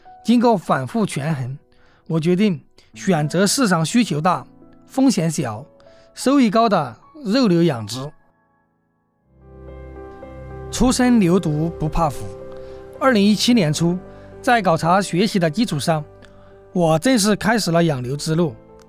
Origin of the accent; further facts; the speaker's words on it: Lishan, China; moved away as an adult; 我的家乡立山镇属深山偏远之地，山高坡陡，农业生产机械化有限，产业发展十分薄弱，在家很难赚到钱。为了生计，我高中毕业后就到广东打工了。